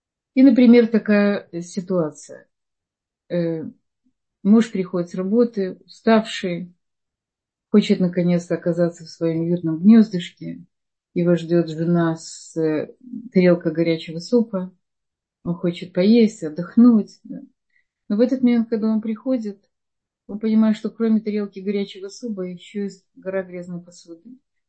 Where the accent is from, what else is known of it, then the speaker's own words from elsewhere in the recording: Odesa, Odesa Oblast, Ukraine; Я сама из Одессы, я видела семьи из Одессы